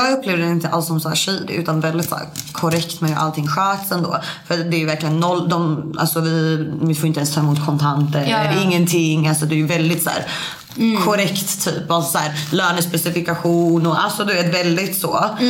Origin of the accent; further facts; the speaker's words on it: Sweden; Och alla norska gäster var ju verkligen så... älskar ju att jag var svensk